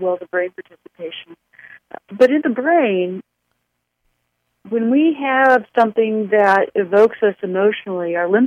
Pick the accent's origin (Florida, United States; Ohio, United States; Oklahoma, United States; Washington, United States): Oklahoma, United States; now in Traverse City, United States; I say Traverse City, but I have to admit, I'm from Oklahoma